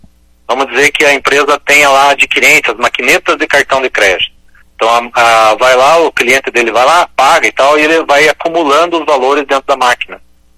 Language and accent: Portuguese; Ponta Grossa, Paraná, Brazil; o meu escritório é de Ponta Grossa e eu sou de Ponta Grossa, aqui do Paraná. Então, eu nasci aqui